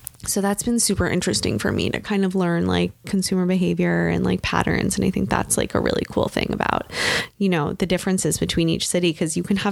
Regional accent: Michigan, United States; I grew up in Michigan. I grew up like 40 minutes outside of Detroit and we're like a 4-hour drive from Chicago.

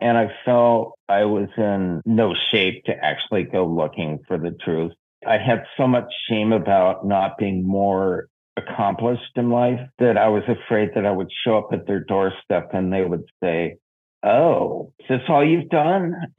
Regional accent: San Diego, California, United States; also born or lived in San Francisco; No, I grew up in San Diego. Shortly after I turned 18, I moved to San Francisco.

